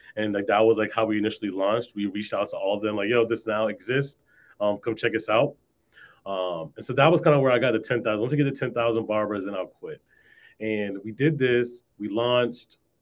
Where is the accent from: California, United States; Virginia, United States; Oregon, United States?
Virginia, United States; also born or lived in Atlanta, Georgia; I mean, I grew up in Atlanta. Well, let me not say that. I was born in Atlanta. I moved up to like the DMV area when I was in like middle school. And so I've been here for like 20 years now. So like Georgia made, Virginia refined.